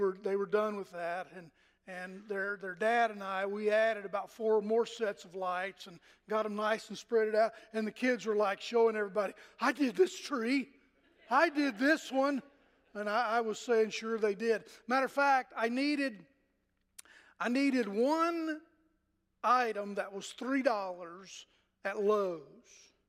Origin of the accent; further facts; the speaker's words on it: the South, United States; accent: Southern; Now, I don't know if my Southern accent, if you can differentiate the difference of those words.